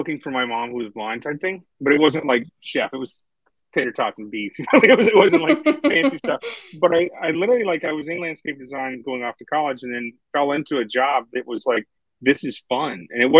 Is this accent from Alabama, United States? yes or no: no; Georgia, United States; I was born and raised as sort of a Southern boy, and I was born in Georgia